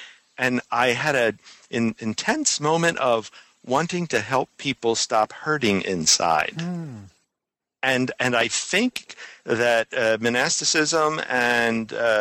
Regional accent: Philadelphia, Pennsylvania, United States; I grew up in Philadelphia in a wonderful neighborhood, kind of tough. Now it's really a dangerous neighborhood, actually. But lots of people, lots of row homes.

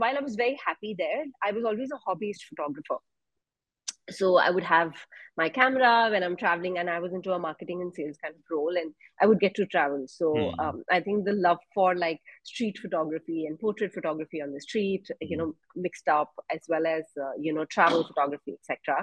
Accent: Jammu, Jammu and Kashmir, India; now in Bangalore, India; I'm from Jammu, born and brought up in Jammu, and then went on to doing my engineering from NIT Nagpur, then came to Bangalore for my first corporate job.

